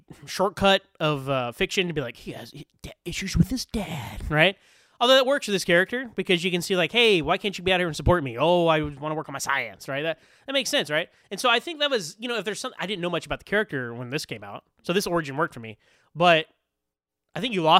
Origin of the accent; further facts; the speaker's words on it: Sugar Land, Texas, United States; because we grew up in Houston.